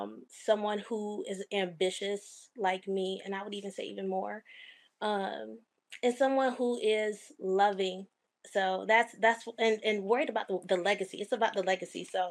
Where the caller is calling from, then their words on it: Decatur, Georgia, United States; Georgia. I'm in Decatur at my grandmother's house right now, but I'm in Gwinnett County, where I live at.